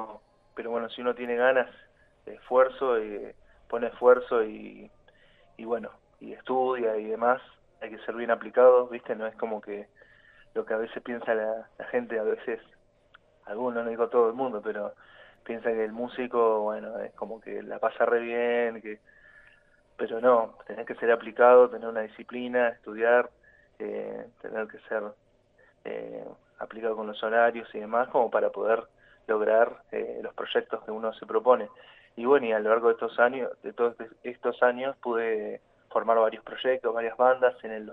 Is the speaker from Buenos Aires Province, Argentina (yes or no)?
no; Comodoro Rivadavia, Chubut, Argentina; born there; also born or lived in Las Heras / Buenos Aires; yo nací en Comodoro, Rivadavia, y bueno, ya de chico escuchaba música andando por los campos, mi papá se dedicaba al petróleo, así que estuve cerca en una época viviendo en Las Heras, y de chico, y después me fui para Buenos Aires a seguir estudiando música.